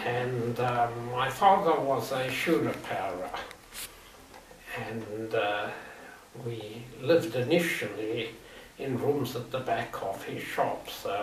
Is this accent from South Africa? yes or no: yes; Germiston, Gauteng, South Africa; born there; I was born in Germiston, which is a small town outside Johannesburg in South Africa. And I was born on the 13th of January. 1927.